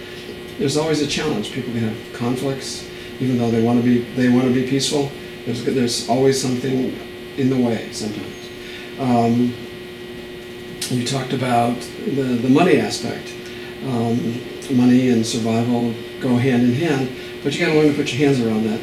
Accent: California, United States; I know that sounds kind of kooky, especially I'm from California, right? A little bit too flower power here.

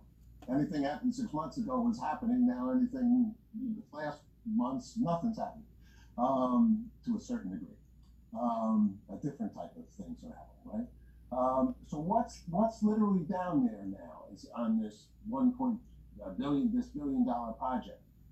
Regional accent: New York City, New York, United States; I've been down the Lower East Side in my life, I'm a New Yorker.

